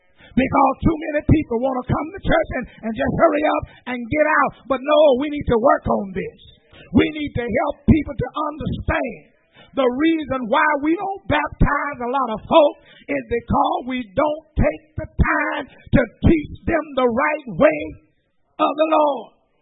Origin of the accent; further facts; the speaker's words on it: Mississippi, United States; I'm from Mississippi in the United States.